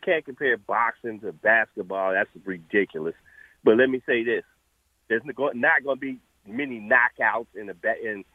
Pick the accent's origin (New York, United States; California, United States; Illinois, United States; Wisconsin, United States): Illinois, United States; Chicago; I'm a Chicagoan. I'm a Chicago sports fan, period.